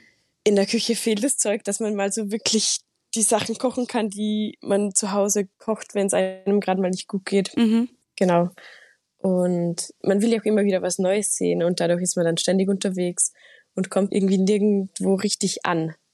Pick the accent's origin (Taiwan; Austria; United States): Austria; ich komme aus Österreich und lebe wirklich direkt in den Alpen und verbringe da sehr viel Zeit in den Bergen.